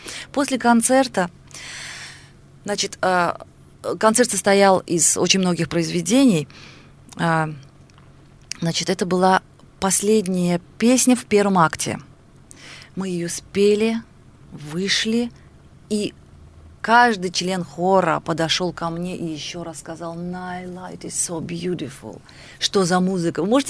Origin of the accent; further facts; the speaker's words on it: Azerbaijan; вы наш первый человек, которого мы знаем из Азербайджана, оказывается, у вас такая культура, такая древняя культура